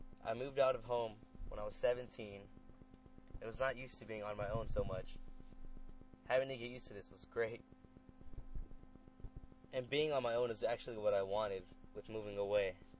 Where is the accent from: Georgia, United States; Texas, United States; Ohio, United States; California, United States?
California, United States; Los Angeles; also born or lived in Tucson / Downey; I'm from Downey, California, which is a town in Los Angeles County. But this is just where I graduated high school from. In my short life, I've moved a lot. I grew up in L.A., mostly, though. I was born in L.A.